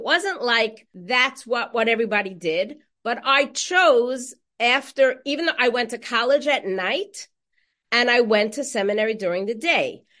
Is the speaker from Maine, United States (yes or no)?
no; New York City, New York, United States; So I went to Esther Schoenfeld High School on the Lower East Side. I grew up in the Bronx.